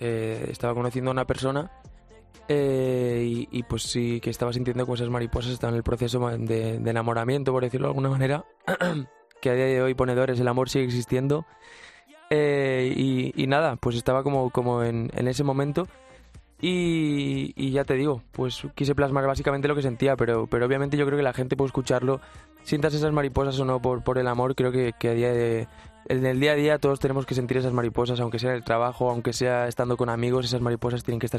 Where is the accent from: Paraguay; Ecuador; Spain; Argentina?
Spain; Palma, Balearic Islands; now in Madrid, Spain; porque yo soy de Palma de Mallorca, lo que estoy viviendo aquí en Madrid.